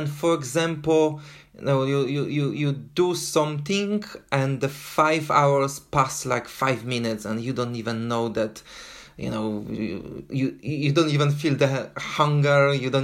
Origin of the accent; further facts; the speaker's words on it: Poland; now in London, United Kingdom; originally I'm from Poland. I live for the past 21 years in London